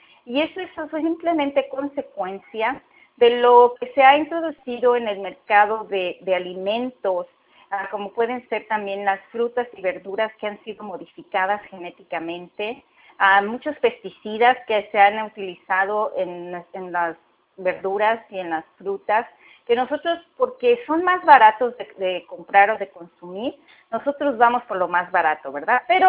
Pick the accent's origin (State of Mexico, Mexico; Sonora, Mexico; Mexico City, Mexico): Mexico City, Mexico; yo soy de la Ciudad de México, crecí, nací en México